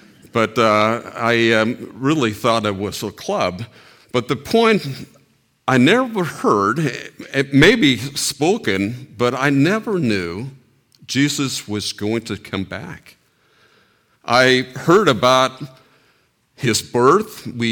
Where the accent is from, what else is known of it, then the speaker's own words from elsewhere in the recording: Colorado, United States; But before that, I spent my life growing up in Colorado in the church.